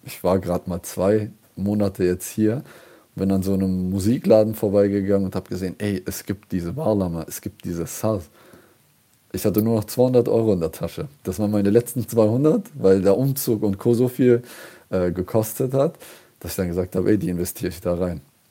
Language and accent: German; Saxony, Germany; now in Mannheim, Germany; Aber mir wollte niemand glauben, dass ich aus Sachsen bin.